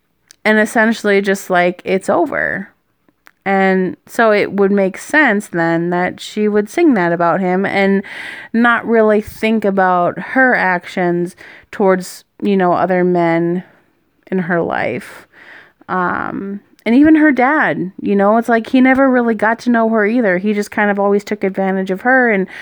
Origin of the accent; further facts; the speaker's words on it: Minnesota, United States; So I went to the Chicago show because I'm from Minnesota, and it was so fun.